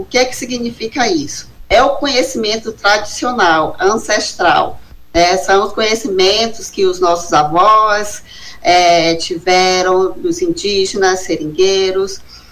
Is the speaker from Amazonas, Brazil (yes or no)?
yes; Pauini, Amazonas, Brazil; born there; como onde eu nasci, em Pauni, no sul do Amazonas.